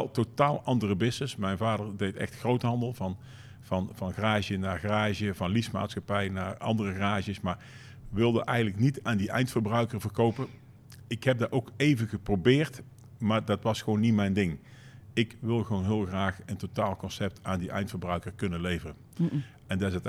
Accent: Tilburg, North Brabant, Netherlands; Ik ben geboren in Tilburg. Mooie volksbuurt, zoals Tilburg veel kent. Daar ook gewoon naar de middelbare school, lagere school, middelbare school gegaan. En daarna ietsjes uitgevlogen naar het centrum van Tilburg.

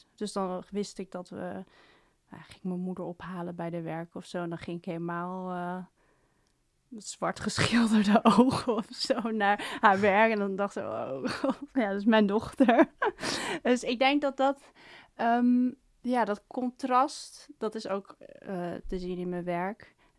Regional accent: Amsterdam, North Holland, Netherlands; Ik ben opgegroeid in Bosselommer bij een zeer Jordanees gezin.

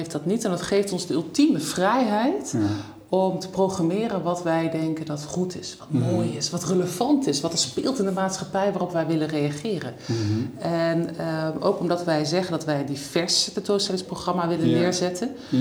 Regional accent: South Holland, Netherlands; born there; Maar ik ben geboren in Zuid-Holland. En ik woon er nu en ik voed mijn kinderen hier nu op.

